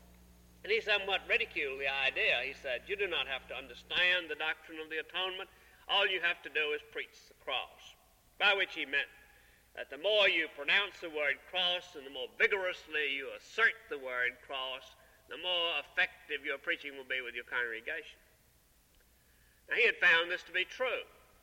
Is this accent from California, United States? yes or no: no; South Carolina, United States; The community in which I grew up in South Carolina was not Christendom, but it was Protestantdom.